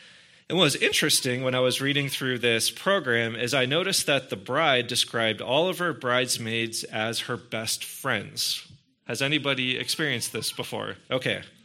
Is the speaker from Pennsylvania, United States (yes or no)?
yes; Pittsburgh, Pennsylvania, United States; A couple years ago, I had the privilege of officiating a wonderful and lovely wedding in my hometown of Pittsburgh.